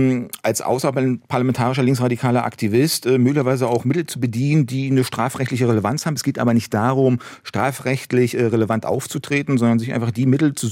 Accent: Berlin, Germany; Ich bin im Märkischen Viertel groß geworden, in West-Berlin. Das ist so ein typischer Plattenbau

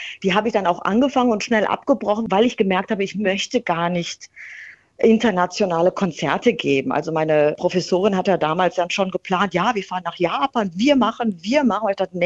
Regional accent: North Rhine-Westphalia, Germany; ich bin im Ruhrgebiet aufgewachsen. Ich verstehe die Leute. Ich tick auch so.

